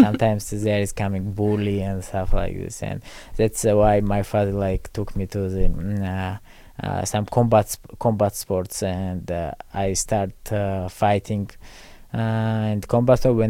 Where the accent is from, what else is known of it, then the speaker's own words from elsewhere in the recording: Tbilisi, Georgia; English is a second language; also born or lived in Zugdidi; And then when I was 1 year old, we go in Tbilisi, and I grew up there in Tbilisi.